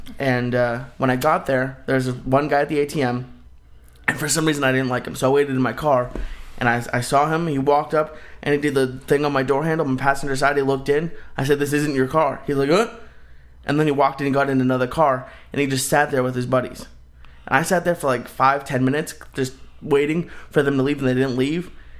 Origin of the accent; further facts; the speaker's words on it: Boston, Massachusetts, United States; And like, I mean, I grew up in Boston.